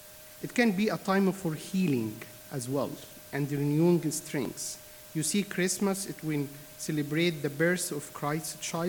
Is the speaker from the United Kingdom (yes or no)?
no; Egypt; as you know, I am from Egypt